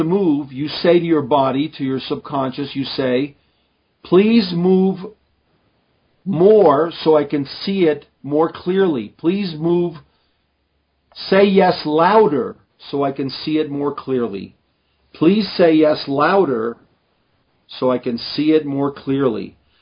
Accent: Hungary; I'm Hungarian. I was born in Hungary

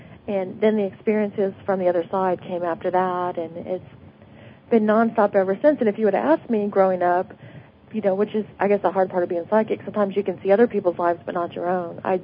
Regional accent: Louisiana, United States; And I'm from Louisiana, and at the time I was born, no one had ever heard of a name like this.

